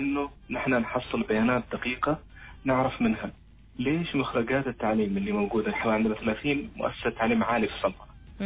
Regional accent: Oman; هذه الحمد لله عندنا في عمان النسبة يعني بدأت ترتفع في السنوات الأخيرة

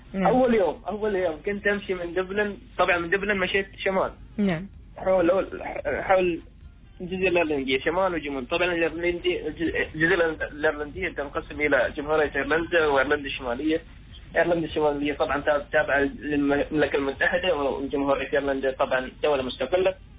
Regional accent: Oman

